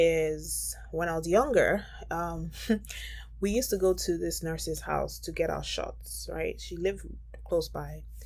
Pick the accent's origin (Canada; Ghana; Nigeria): Nigeria; as a Nigerian